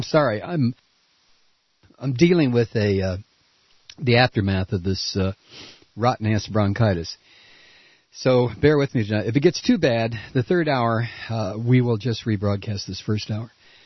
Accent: Toledo, Ohio, United States; I grew up in Toledo, Ohio, which was a county at the time of 400,000 people back in the day when I was a kid

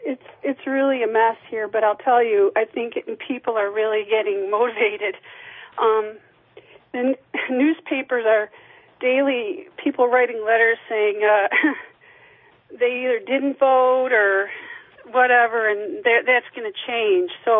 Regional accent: Lansing, Michigan, United States; And I grew up in Lansing, Michigan. I graduated from Eastern High School

